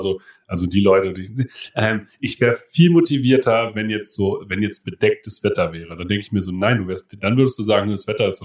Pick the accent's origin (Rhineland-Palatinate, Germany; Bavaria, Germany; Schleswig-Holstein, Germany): Schleswig-Holstein, Germany; Kiel; ich komme eigentlich aus Kiel